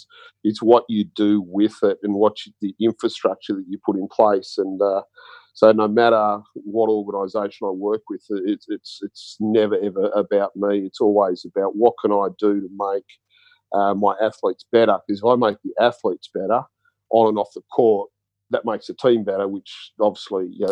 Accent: Canberra, Australian Capital Territory, Australia; So I grew up in Canberra.

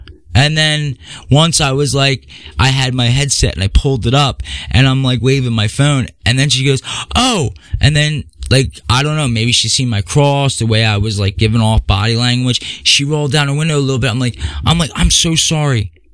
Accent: Philadelphia, Pennsylvania, United States; Born and raised in South Philly and Northeast Philly.

